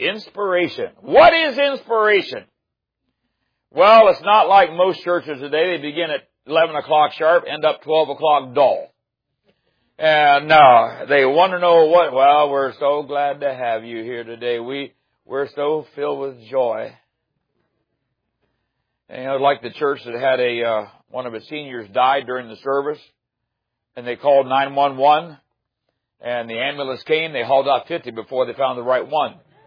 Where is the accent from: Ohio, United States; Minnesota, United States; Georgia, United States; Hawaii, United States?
Ohio, United States; now in Tennessee, United States; And I'm originally from Ohio, and the Browns haven't done anything either. And but I live in Tennessee, and Titans, they haven't didn't do anything this year either.